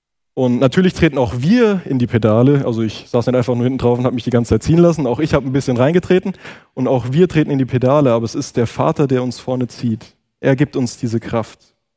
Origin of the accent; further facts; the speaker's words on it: Wissenbach, Hesse, Germany; Also ich bin ja in Wissenbach aufgewachsen